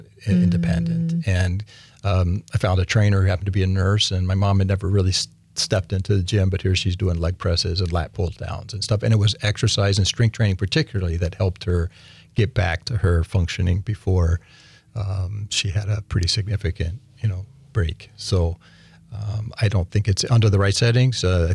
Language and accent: English; Texas, United States; moved away; She lives in Texas. I'm from Texas originally.